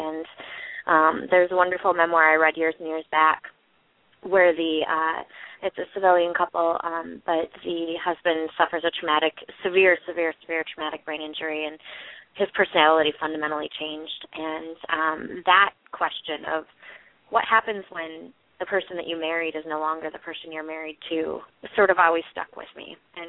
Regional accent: Michigan, United States; now in Whitewater, United States; and I am from from Upper Peninsula of Michigan originally and now live in Wisconsin, and I teach at the University of Wisconsin-Whitewater there.

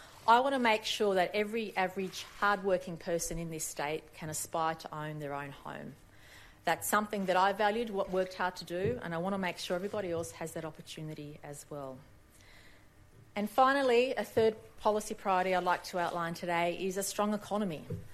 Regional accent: Sydney, New South Wales, Australia; English is a second language; As my parents were new immigrants, I was born here in Sydney, but when I started school, I couldn't speak English.

